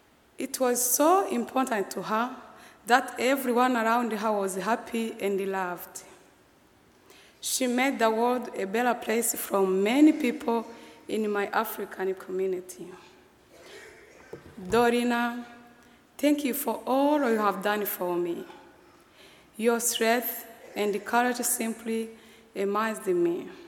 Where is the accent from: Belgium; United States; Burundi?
Burundi; I'm from Burundi.